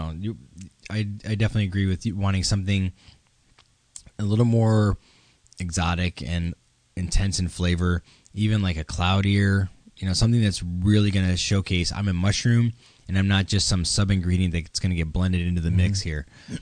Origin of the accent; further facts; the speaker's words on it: Midwest, United States; I grew up in the Midwest where we didn't do a lot of fresh ground pepper.